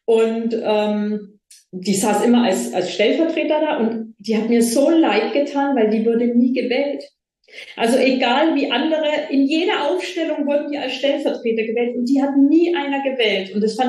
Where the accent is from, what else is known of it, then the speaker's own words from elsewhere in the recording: Bavaria, Germany; ich komme aus Bayern, konservativ Bayern, schön katholisch.